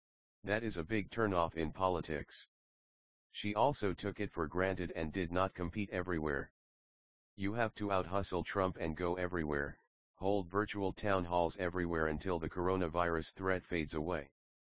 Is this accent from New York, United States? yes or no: no; Berkeley, California, United States; I grew up in Berkeley, went to college at the University of the Pacific and graduated from the University of Washington